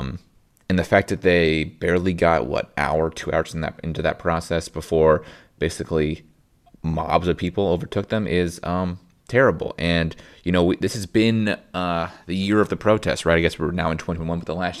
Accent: Indianapolis, Indiana, United States; now in Tennessee, United States; I'm from Indianapolis, but I work as a journalist in a small Tennessee town.

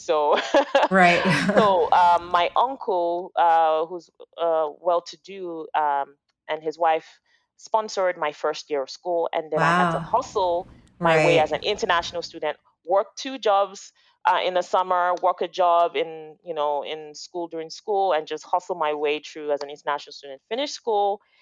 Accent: Lagos, Nigeria; Yeah, so I grew up in Lagos, Nigeria. It's in West Africa. I grew up middle-class family. My dad was in the military. My mom was a civil servant working with the government.

